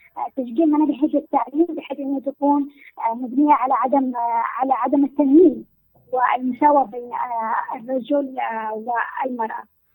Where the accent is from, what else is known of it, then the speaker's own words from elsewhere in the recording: Yemen; وخاصه احنا كمجتمع يمني له يعني ظروفه الخاصه وطبيعته الخاصه.